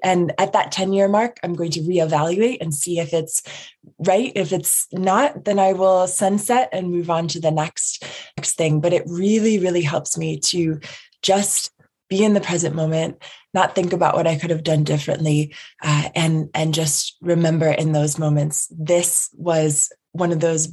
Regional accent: Rochester, New York, United States; I was born and raised here in Monroe County. And I boomeranged back after graduate school.

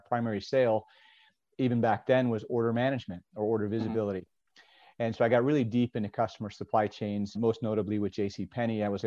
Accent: Chicago, Illinois, United States; I'm from Chicago, Illinois. And I had kids early, and so construction work in Chicago is not very stable.

